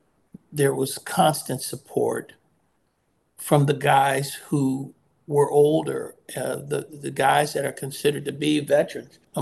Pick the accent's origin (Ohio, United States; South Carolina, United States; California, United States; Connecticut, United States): California, United States; Oakland; I mean, I was playing in Oakland, California. I was playing in my hometown.